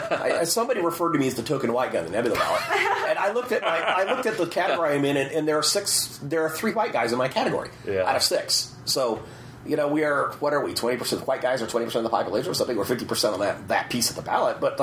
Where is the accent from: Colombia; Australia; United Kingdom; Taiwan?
Taiwan; Yeah, I was born in Taiwan and went through my grade school years there.